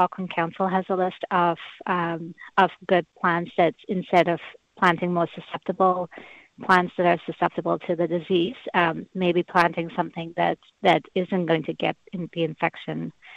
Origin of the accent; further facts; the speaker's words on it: India; also born or lived in United States; now in New Zealand; I'm originally from India, and then I moved to the U.S., for 18 years, and I've been in Aotearoa for 12 years, so kind of moved all over.